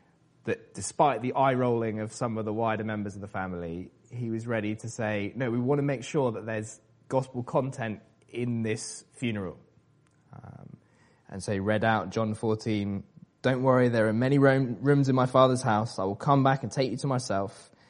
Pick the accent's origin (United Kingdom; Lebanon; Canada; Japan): United Kingdom; South West England; So I grew up in Wiltshire, so I know a little bit about farming and stuff.